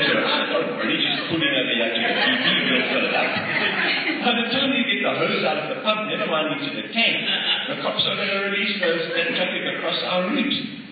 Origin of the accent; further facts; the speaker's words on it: South Africa; from South Africa